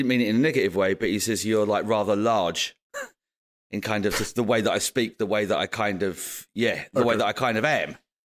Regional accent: London, United Kingdom; now in Odense, Denmark; So, well, I'm from London, innit? I'm from London, mate.

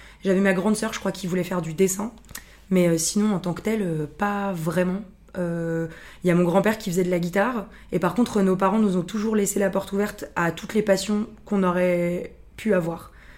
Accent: Villeurbanne, Auvergne-Rhône-Alpes, France; also born or lived in Lyon; Alors moi, je suis née à Lyon. J'ai grandi avec ma famille dans la banlieue de Villeurbanne, qui est juste à côté de Lyon, vraiment très accolée. Donc j'ai grandi dans ce qu'on appellerait une cité, vraiment, avec toutes les cultures.

